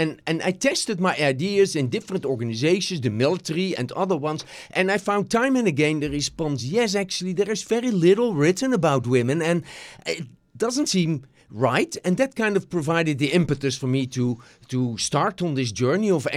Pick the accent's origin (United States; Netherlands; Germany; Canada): Netherlands; English is a second language; I come from the Netherlands originally.